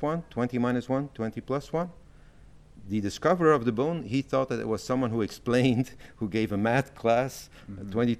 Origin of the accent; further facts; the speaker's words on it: Brussels, Brussels-Capital Region, Belgium; I said, okay, I'm from Brussels.